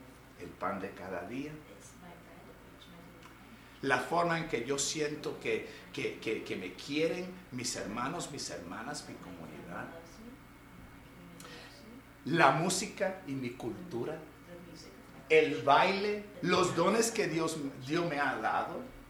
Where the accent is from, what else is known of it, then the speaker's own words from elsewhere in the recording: Puerto Rico; Soy puertorriqueño y conozco la pobreza.